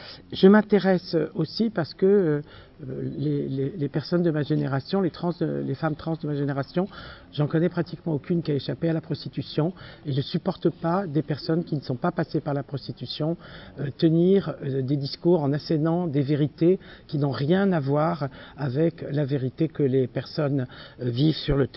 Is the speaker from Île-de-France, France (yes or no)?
yes; Paris, Île-de-France, France; parce que je suis une Parisienne non-parisianiste